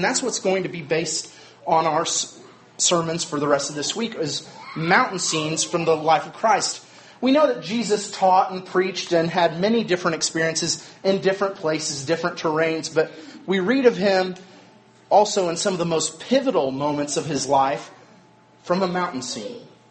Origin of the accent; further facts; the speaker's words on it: Midwest, United States; hike and raft and all those fun things that you do outside that you probably don't get to do very much growing up in the Midwest.